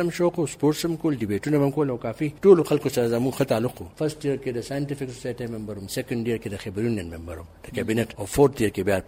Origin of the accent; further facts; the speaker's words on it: Mattah Mughal Khel, Khyber Pakhtunkhwa, Pakistan; زه د چارسدې ضلع لوی کلی دی مټه مغول خیل دا هغه اوسیدونکو او زه په 1920 بختم کې پیدا شوم